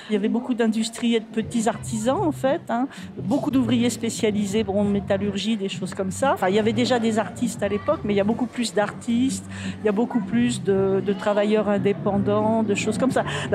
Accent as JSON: {"language": "French", "town": "Le Pré-Saint-Gervais", "region": "Île-de-France", "country": "France", "tie": "born or raised there", "said": "je fais partie du Conseil citoyen. Je suis née au Pré-Saint-Gervais, en fait. Je suis là depuis 1944"}